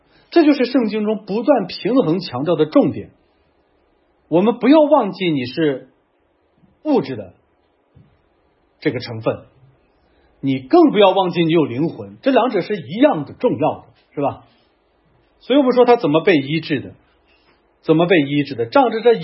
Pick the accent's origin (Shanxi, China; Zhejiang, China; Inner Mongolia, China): Shanxi, China; accent: Shanxi dialect; 用我们山西话说那是馍